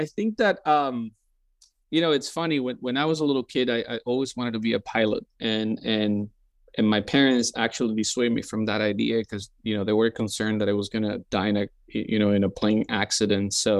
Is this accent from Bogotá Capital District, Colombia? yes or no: no; Cartagena, Bolívar, Colombia; So I'm from Colombia, not Colombia, the University of Colombia, the country, which has been mistaken a couple times, and the city is Cartagena.